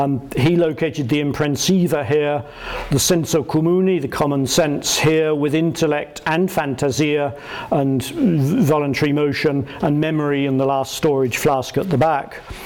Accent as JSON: {"language": "English", "town": "Windsor", "region": "South East England", "country": "United Kingdom", "tie": "born or raised there", "said": "Windsor was my hometown, so it's slightly odd"}